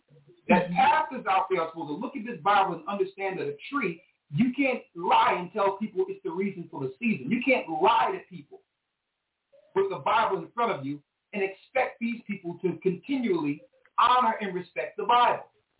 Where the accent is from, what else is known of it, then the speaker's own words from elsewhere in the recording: Lake Charles, Louisiana, United States; Oh, I'm from Lake Charles. So we got some people in Louisiana that can reach out to you.